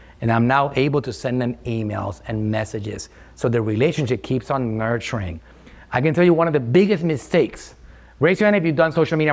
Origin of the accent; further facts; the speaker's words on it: Puerto Rico; I'm from Puerto Rico.